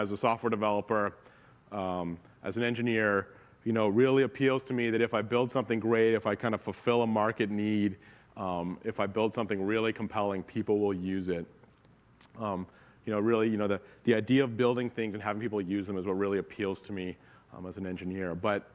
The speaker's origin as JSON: {"language": "English", "country": "Canada", "tie": "born or raised there", "said": "I grew up in Canada, so you know, playing sports on something that's not like a frozen sheet of ice is a little bit unfamiliar to me"}